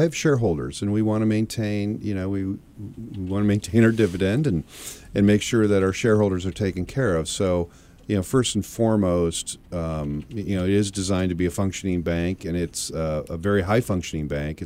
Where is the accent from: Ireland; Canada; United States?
United States; Eugene, Oregon; And as I shared with you, I grew up in Eugene, Oregon.